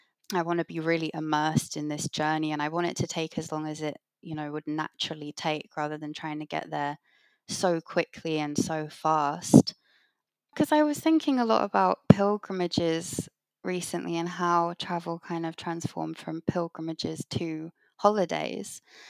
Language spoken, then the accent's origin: English; London, United Kingdom; So I grew up in London, but it was kind of the outskirts of London, and it was a very green area, and I lived next to like an old forest